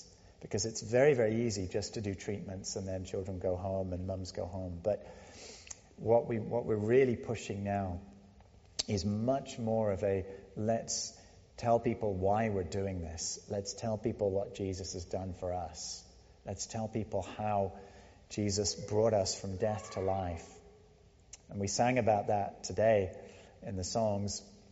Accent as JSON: {"language": "English", "country": "Senegal", "tie": "born or raised there", "said": "I grew up in Senegal, which is right next to Liberia, so I know the health patterns"}